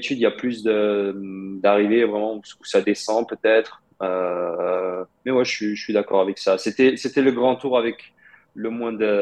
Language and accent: French; France; j'ai grandi en France, j'ai jamais vécu en Russie. Oui, mais on va dire mes racines sont russes, mes parents sont russes, mais pour moi, la maison, c'est en France.